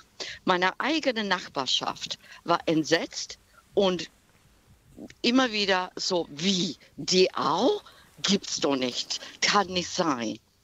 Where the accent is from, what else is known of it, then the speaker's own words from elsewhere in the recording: England, United Kingdom; also born or lived in Ethiopia; Ich bin dunkelhautiger. Ich bin ursprünglich aus Äthiopien, aber ich bin Britin. Mhm. So, ich habe mein ganzes Leben in Britain gelebt. Ich bin Engländerin.